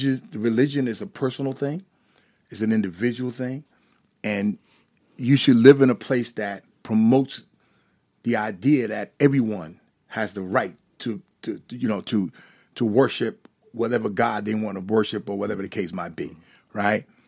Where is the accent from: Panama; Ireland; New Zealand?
Panama; now in United States; I came from Panama to this country. So, almost all of us, except for the American Indians, you know, we're all immigrants.